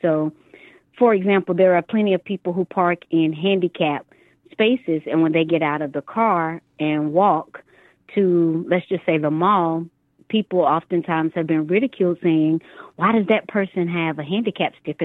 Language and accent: English; North Carolina, United States; as you said, I'm from North Carolina